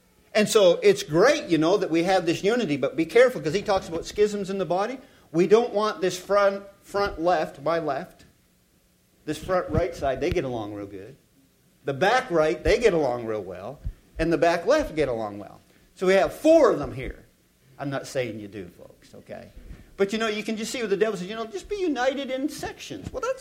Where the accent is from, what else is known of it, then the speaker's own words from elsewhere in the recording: Canada; I'm Canadian. We talk fast.